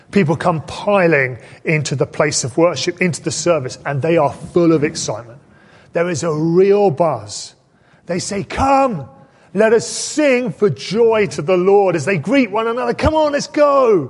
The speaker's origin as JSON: {"language": "English", "country": "United Kingdom", "said": "But there is, I think, one significant disadvantage to being British."}